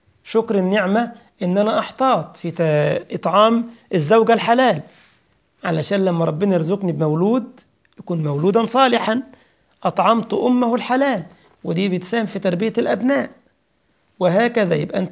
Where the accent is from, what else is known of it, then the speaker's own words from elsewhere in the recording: Egypt; وكنا بنعلم الطلاب عندنا في مصر هذا الباب